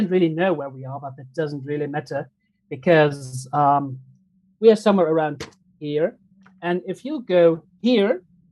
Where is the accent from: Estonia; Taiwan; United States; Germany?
Germany; English is a second language; No, I'm not. I'm not British at all. I'm. I happen to be German.